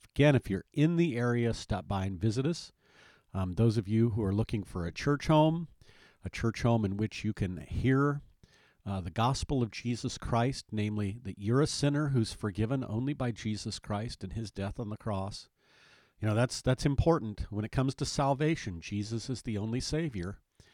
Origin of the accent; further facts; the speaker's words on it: Wyoming, United States; Those of you who know me real well, you know that I grew up in Wyoming, and you're either a Mormon or you're a Southern Baptist in Wyoming.